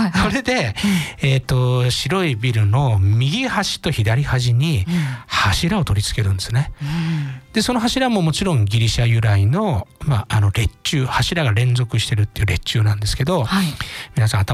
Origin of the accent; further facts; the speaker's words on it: Chiba, Japan; 千葉の出身なんです。